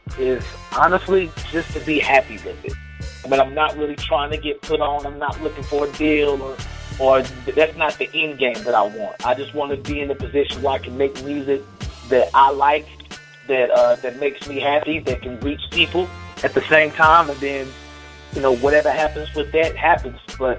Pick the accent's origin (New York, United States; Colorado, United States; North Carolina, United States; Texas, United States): North Carolina, United States; I'm currently residing in Raleigh, North Carolina. But just all day, 704-919, you know, born and raised in North Carolina. So North Carolina's been good to me, so I'm more than happy to carry that flag.